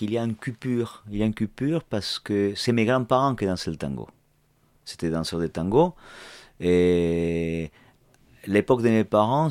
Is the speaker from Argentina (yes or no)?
yes; La Plata, Buenos Aires Province, Argentina; born there; French is a second language; Je suis né à La Plata, la capitale de la province de Buenos Aires. Et j'ai commencé mon cours là-bas, à l'université. Et c'est une ville qui est à 60 km de la capitale fédérale, que c'est Buenos Aires